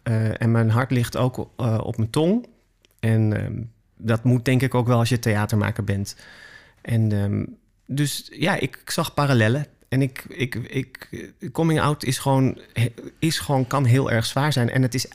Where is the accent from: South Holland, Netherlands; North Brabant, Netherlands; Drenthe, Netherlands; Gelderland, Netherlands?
North Brabant, Netherlands; Ik ben opgegroeid in Brabant.